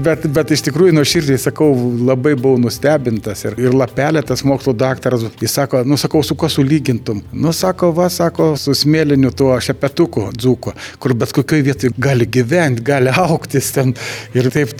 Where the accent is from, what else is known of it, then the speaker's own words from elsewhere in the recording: Klaipėda, Klaipėda County, Lithuania; Taip, aš žemaitis esu.